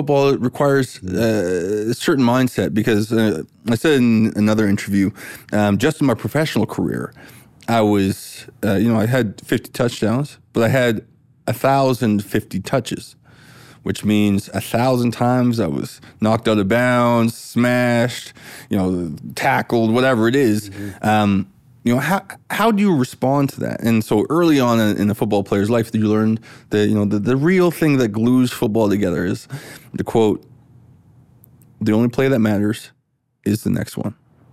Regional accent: New Westminster, British Columbia, Canada; in New Westminster in Vancouver.

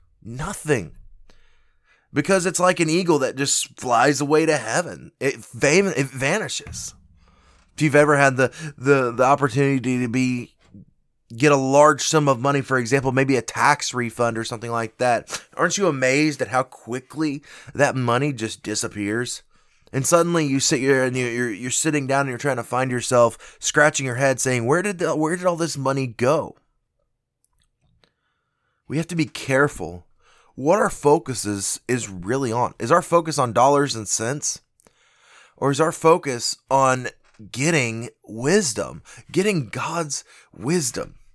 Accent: Germany; now in United States; Growing up in Germany, I had an understanding of kind of how Europe worked.

